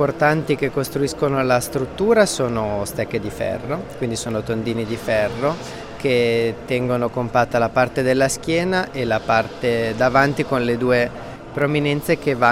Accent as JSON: {"language": "Italian", "town": "Milan", "region": "Lombardy", "country": "Italy", "tie": "born or raised there", "said": "io sono nato a Milano, milanese, ma di madre sarda, quindi ho, diciamo, ereditato una passione di casa da questo paese del nord Sardegna che è Ittiri."}